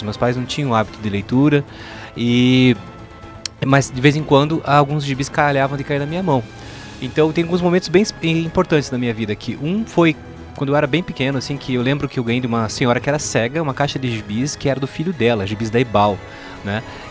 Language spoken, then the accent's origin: Portuguese; Curitiba, Paraná, Brazil; born there; Então, eu nasci em 1975, no distante ano da nevasca em Curitiba